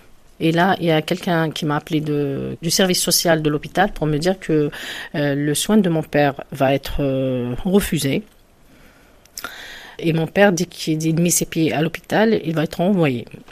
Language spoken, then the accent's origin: French; Algeria; now in France; je suis une Algérienne en France, je travaille à l'hôpital comme médecin.